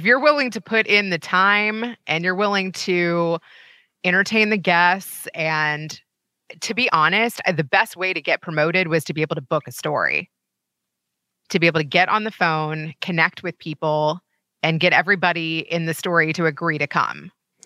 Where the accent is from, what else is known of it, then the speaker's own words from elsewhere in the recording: Kentucky, United States; And so, yeah, so I'm from Kentucky.